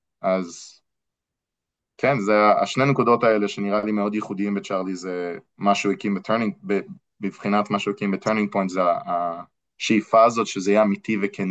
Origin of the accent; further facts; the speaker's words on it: United States; כי אני אמריקאי הרי, יש לי... אני גם אזרח אמריקאי ואני מאוד אוהב את אמריקה